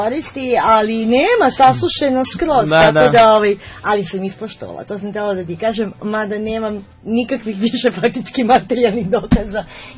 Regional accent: Serbia; ja bih nekako rekla, bar kod nas u Srbiji, da se nekako ponajviše sačuvao folklor, a ponajmanje neki stari zanati.

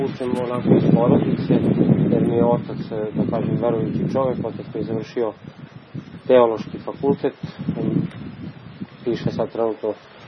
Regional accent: Belgrade, Serbia; imam 28 godina, iz Beograda sam

